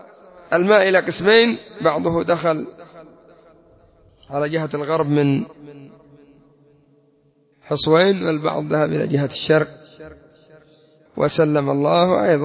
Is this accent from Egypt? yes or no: no; Yemen; أما عندنا في اليمن يعني البنية التحتية ضعيفة جدا